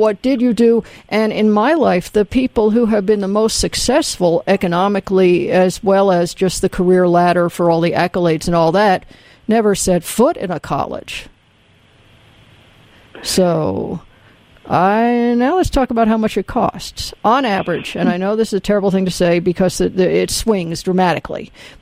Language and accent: English; the South, United States; I grew up in the South in the 60s, and they said, no, you're a girl.